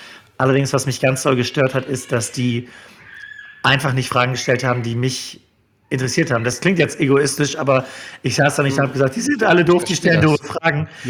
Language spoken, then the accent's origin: German; Neubrandenburg, Mecklenburg-Vorpommern, Germany; 2002 mit einem befreundeten Schulkollegen zusammen eine Radiosendung gemacht in meiner Heimatstadt in Neubrandenburg beim NB-Radio-Treff.